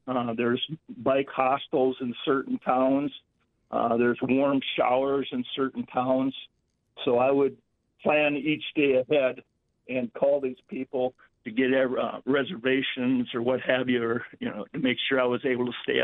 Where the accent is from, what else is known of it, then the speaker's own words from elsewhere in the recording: Mitchell, South Dakota, United States; I moved up here from South Dakota, Mitchell, South Dakota.